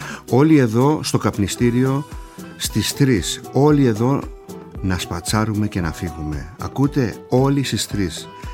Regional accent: Kasos, South Aegean, Greece; Πού να δω εγώ χιόνι στο νησί μου εκεί στην Κάσο. Δεν είχα δει ποτέ μου χιόνι μέχρι τότε.

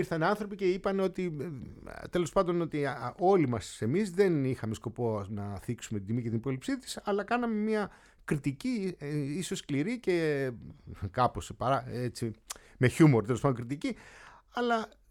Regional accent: Aegina, Attica, Greece; Από τη μάνα μου, από τον πατέρα μου, είμαι Αιγινίτης.

